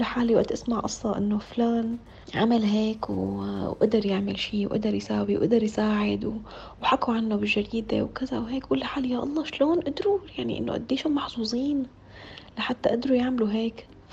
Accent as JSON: {"language": "Arabic", "country": "Syria", "said": "نحن معروفين نحن سوريين"}